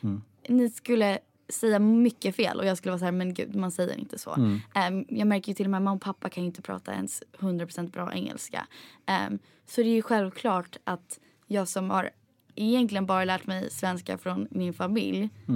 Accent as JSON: {"language": "Swedish", "country": "Sweden", "said": "Vi är svenskar liksom."}